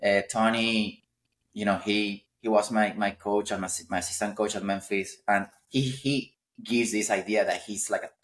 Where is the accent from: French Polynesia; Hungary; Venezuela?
Venezuela; English is a second language; now in United States; Heck, I came from Venezuela.